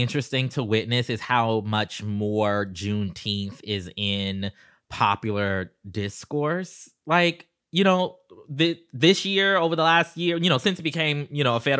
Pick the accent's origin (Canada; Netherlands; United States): United States; South Carolina; Which is interesting because I'm from South Carolina.